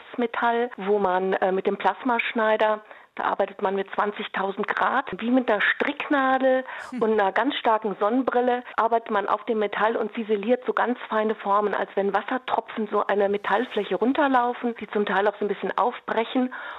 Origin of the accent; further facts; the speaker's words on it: North Rhine-Westphalia, Germany; wir kommen aus dem Ruhrgebiet, mein Opa Bergmann, mein Onkel auch unter Tage gearbeitet, mein Vater Schweißer.